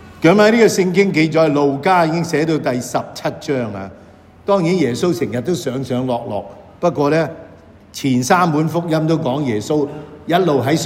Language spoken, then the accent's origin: Cantonese; China; 我哋中國人講叫雜種，即係唔得純種啦。